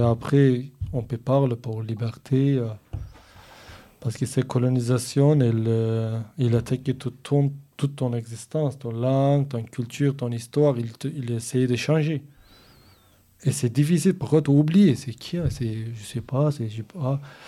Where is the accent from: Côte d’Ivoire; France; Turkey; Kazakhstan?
Turkey; Northern Kurdistan; French is a second language; je suis kurde de Turquie, et on dit Turquie, mais aussi on peut dire Kurdistan de Turquie, du nord du Kurdistan